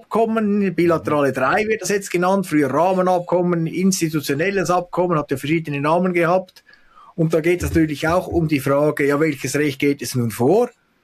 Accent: Switzerland; Und jetzt als Schweizer bin ich da etwas stutzig

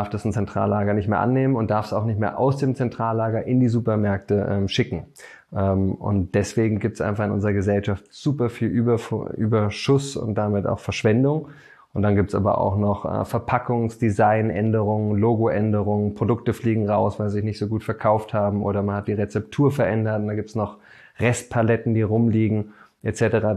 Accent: Berlin, Germany; Ich bin jetzt 39 Jahre am Start, bin Berliner

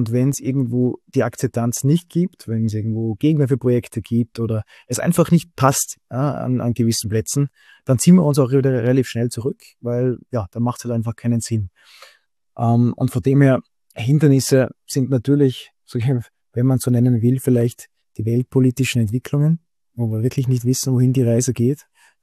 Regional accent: Austria; in der Zeit, wo es bei uns in Österreich und in Deutschland eine starke Rezession oder starke, es gab eine Rezession

